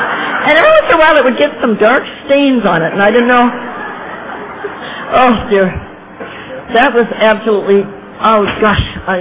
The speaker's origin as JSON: {"language": "English", "town": "Oceanside", "region": "California", "country": "United States", "said": "And I'm from Oceanside, which is about 30 miles north of San Diego."}